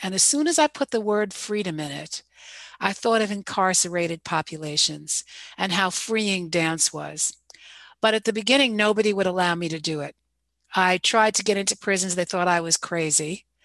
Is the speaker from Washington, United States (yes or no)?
no; Westchester, New York, United States; Many, many years ago, when I was an 18-year-old girl growing up in Westchester, New York, and flunking out of high school